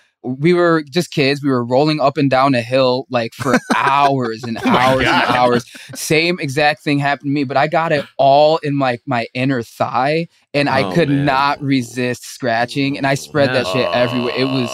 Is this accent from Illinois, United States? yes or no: yes; Illinois, United States; I'm from Illinois. Like, we moved to this little town.